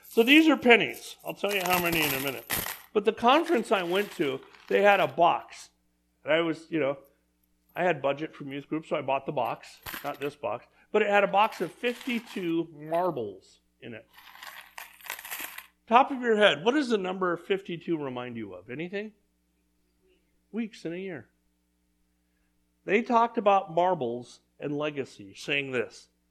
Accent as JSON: {"language": "English", "region": "California", "country": "United States", "tie": "born or raised there", "said": "we went to Christian school growing up in Southern California."}